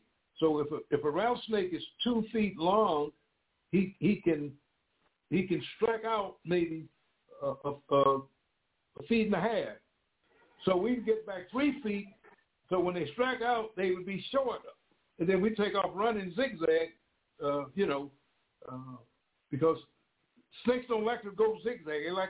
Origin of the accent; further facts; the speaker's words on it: East Point, Georgia, United States; born there; I was born in East Point, Georgia, about six miles from Atlanta.